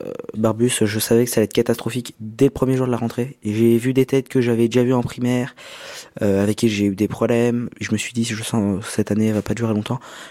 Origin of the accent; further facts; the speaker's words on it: Saint-Denis, Île-de-France, France; Enfin, je suis né à côté de Saint-Denis. J'ai grandi à Saint-Denis, j'étudie à Saint-Denis, j'ai 14 ans. J'étudie au collège Elsa Triolet en classe de 3e.